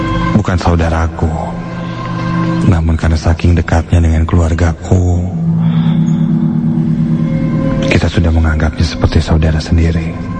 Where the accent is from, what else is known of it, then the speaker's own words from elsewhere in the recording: Bandung, West Java, Indonesia; born there; jadi aku lahir di Bandung. Ketika berumur 3 bulan, orang tuaku harus pindah